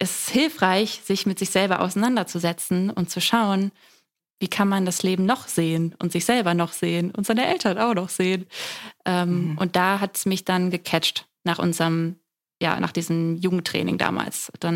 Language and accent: German; Oldenburg, Lower Saxony, Germany; now in Berlin, Germany; Ich komme aus Oldenburg, dort wo Kedo auch gerade ist. Dort bin ich geboren, lebe jetzt aber in Berlin und gemeinsam mit meinem Freund.